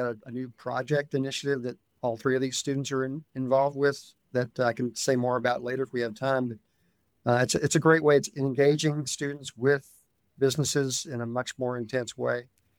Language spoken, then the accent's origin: English; Colleyville, Texas, United States; Well, I grew up around here too. I grew up in Colleyville, actually. Went to school over in Dallas.